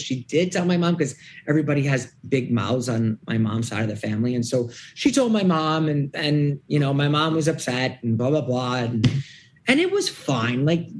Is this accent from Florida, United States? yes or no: no; Detroit, Michigan, United States; Detroit, Michigan.